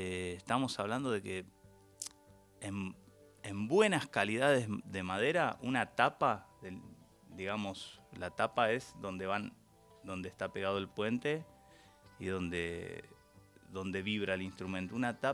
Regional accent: La Plata, Buenos Aires Province, Argentina; Soy de La Plata.

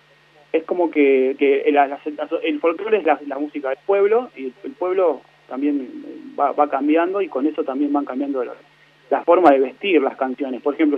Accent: Buenos Aires, Argentina; Bueno, nosotros somos los cuatro de la ciudad de Buenos Aires.

